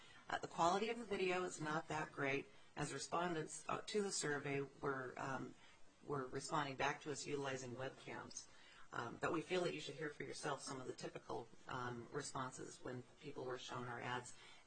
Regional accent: Ketchikan, Alaska, United States; was retrofitted to become a tour vessel that operates in my hometown of Ketchikan.

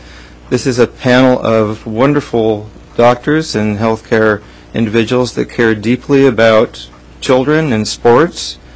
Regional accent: Juneau, Alaska, United States; also born or lived in Anchorage; I was born and raised in Juneau, just up here on 7th Street down from the Wickersham House. And my family moved to Anchorage after the earthquake in 1964.

